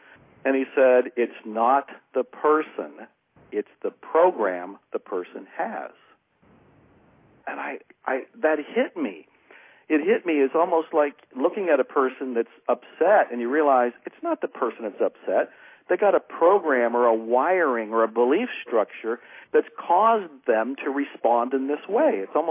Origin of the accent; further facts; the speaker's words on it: Texas, United States; here in my hometown area, and I live in the hill country of Texas